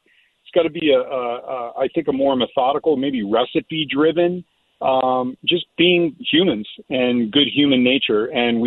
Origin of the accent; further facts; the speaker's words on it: Connecticut, United States; We obviously grew up in Fairfield County, as you mentioned. I'm from Connecticut